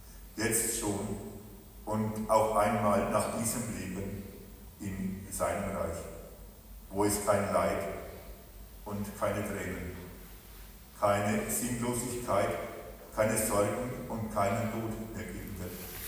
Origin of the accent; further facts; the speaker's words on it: Germany; Brot ist für uns ein Grundnahrungsmittel. Als Deutsche sind wir Weltmeister in unterschiedlichen Brotsorten.